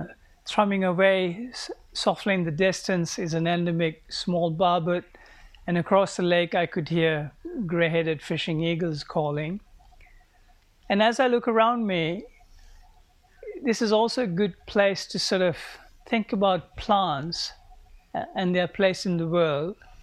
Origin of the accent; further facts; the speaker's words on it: Sri Lanka; now in London, United Kingdom; I grew up in Sri Lanka. I now live and work in London, but I keep coming back very frequently to Sri Lanka